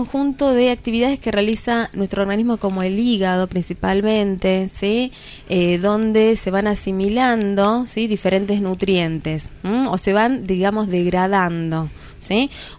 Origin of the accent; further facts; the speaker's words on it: Buenos Aires Province, Argentina; now in San Luis, Argentina; Buenos Aires, en la provincia de Buenos Aires. Estoy hace 12 años acá viviendo en San Luis.